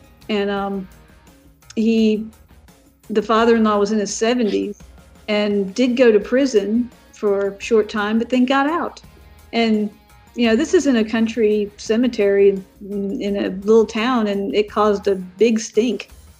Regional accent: Fayetteville, Georgia, United States; now in Atlanta, United States; near where I grew up in Fayetteville, Georgia. I live in Atlanta, but Fayetteville's about an hour, about probably 30 minutes south of downtown Atlanta.

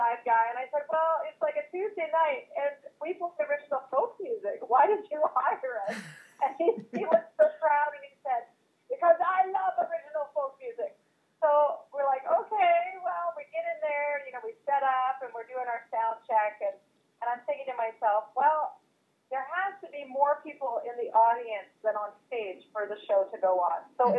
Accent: Canada; now in Winnipeg, Canada; I'm a Canadian folk singer-songwriter living in Winnipeg, Manitoba.

